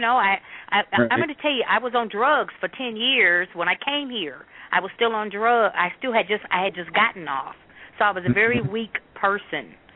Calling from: Michigan, United States; I'm calling from Michigan.

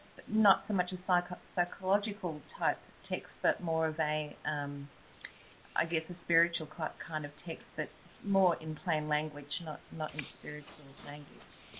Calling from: Australia; I'm calling from Australia.

